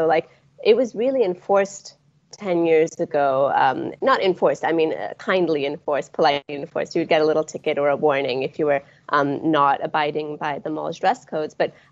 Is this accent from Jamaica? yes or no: no; Pakistan; English is a second language; I'm originally from Pakistan